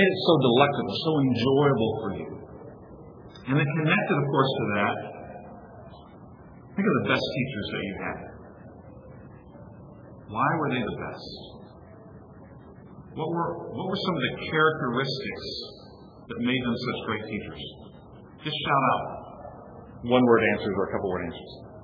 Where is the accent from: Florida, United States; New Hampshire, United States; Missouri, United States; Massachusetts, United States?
Florida, United States; Fort Walton Beach; I grew up in Fort Walton Beach, Florida. If you've ever been there, you go down Highway 98 east, and you come to Destin.